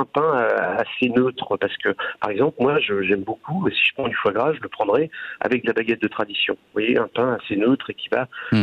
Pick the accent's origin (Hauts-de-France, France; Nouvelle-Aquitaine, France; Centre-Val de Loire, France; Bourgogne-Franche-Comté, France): Hauts-de-France, France; chez nous, dans le Nord, on dit des pains au